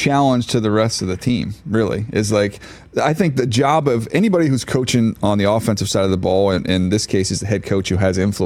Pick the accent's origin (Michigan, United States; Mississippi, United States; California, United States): California, United States; San Diego; I was kid growing up in San Diego